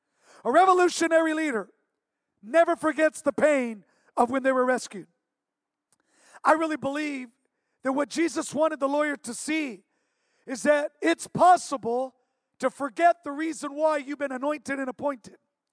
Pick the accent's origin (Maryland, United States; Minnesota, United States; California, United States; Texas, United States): California, United States; Santa Barbara; You know, I was born and raised in Santa Barbara